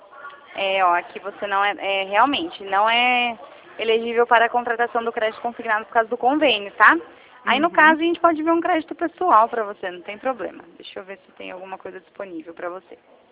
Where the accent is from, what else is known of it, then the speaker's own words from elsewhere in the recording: São Paulo, Brazil; Eu sou aqui do interior de São Paulo, né?